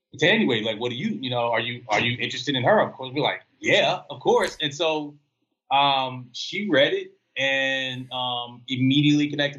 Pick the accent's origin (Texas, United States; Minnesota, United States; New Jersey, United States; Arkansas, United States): Texas, United States; Austin; now in Los Angeles, United States; I'm from Austin to LA. Like when I moved to LA in 2009, I came from Austin. So Austin is like one of the places in the world that I consider home.